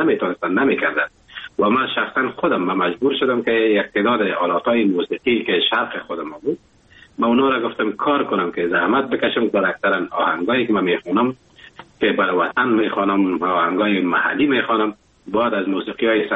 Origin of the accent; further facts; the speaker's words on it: Afghanistan; now in Germany; افغانستان عزیز ما که مهر چقدر برای ارتباط وطنم بگویم هنوزم کم است